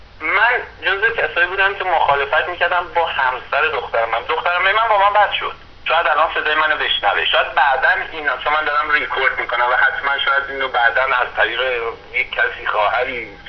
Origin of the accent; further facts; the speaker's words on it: Tehran, Tehran Province, Iran; moved away as an adult; من زیاد وقتم نیست از ایران اومدم، هنوز یک سال و نیم هم نشده، وسط خیابونای تهران هم بودم